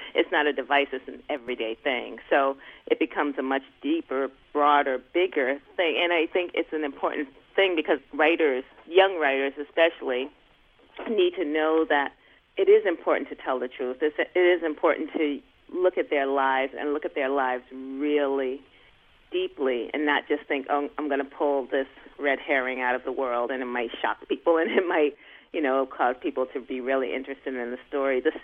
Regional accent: Brooklyn, New York, United States; And I was growing up in Brooklyn and living in an apartment, and they spoke like we spoke.

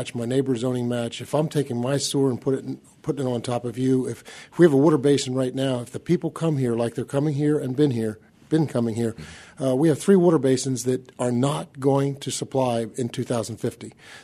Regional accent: Pennsylvania, United States; moved away as an adult; Many of us came here from other parts of the country. I came from Pennsylvania. I'm here 21 years.

